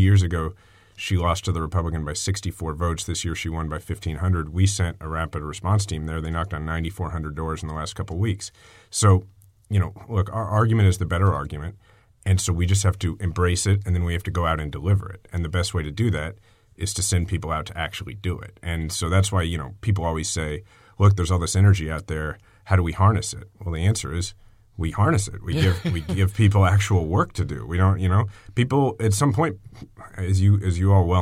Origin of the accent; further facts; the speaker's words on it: Missouri, United States; because, you know, you said I'm from Missouri, because, you know, I'm the guy who outperformed the ticket by 16 points.